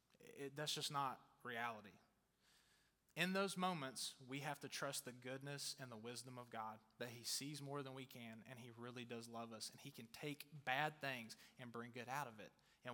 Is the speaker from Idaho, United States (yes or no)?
no; Texas, United States; And it's Northern Virginia. I'm from Texas.